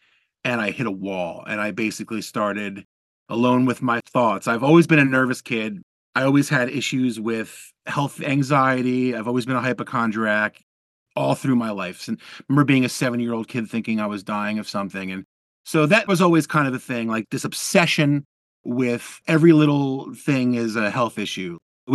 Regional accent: New Jersey, United States; I grew up in New Jersey, and I would always pick up the mandolins and pretend that they were electric guitars.

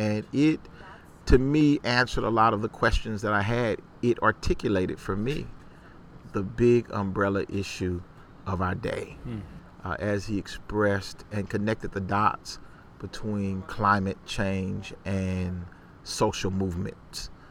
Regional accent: Holly, Louisiana, United States; We grew up in Holly, Louisiana, down in the woods.

